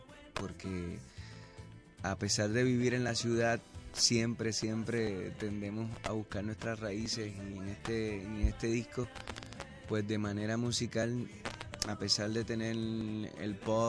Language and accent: Spanish; Puerto Rico; moved away as an adult; also born or lived in Dominican Republic; now in Miami, United States; desde hace 12 años, viniendo de Puerto Rico. Más sin embargo, nací en República Dominicana.